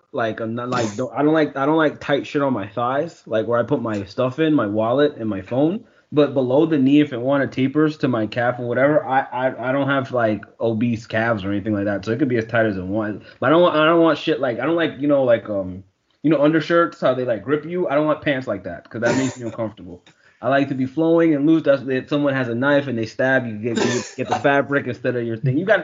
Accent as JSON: {"language": "English", "region": "East Coast", "country": "United States", "tie": "born or raised there", "said": "growing up in the East Coast, you don't come across that unless it's like a very diverse high school."}